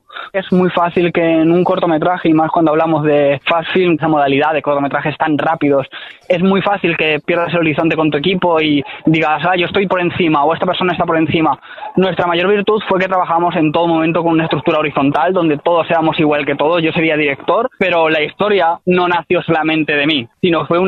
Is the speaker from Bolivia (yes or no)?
no; Almansa, Castilla-La Mancha, Spain; Como yo ya he mencionado antes, soy de Almansa.